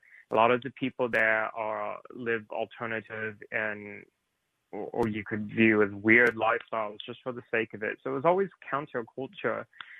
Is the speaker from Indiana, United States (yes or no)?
no; Portland, Oregon, United States; moved away as an adult; I've had to, at least for the moment, leave my hometown in Portland.